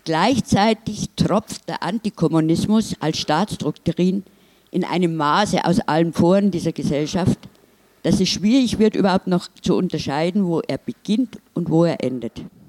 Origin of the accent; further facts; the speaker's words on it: Munich, Bavaria, Germany; Und ich komme aus München